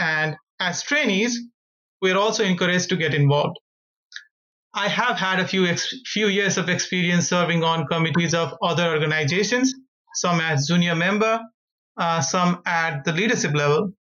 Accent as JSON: {"language": "English", "country": "Nepal", "said": "I'm a student from Nepal, one of the developing countries in South Asia."}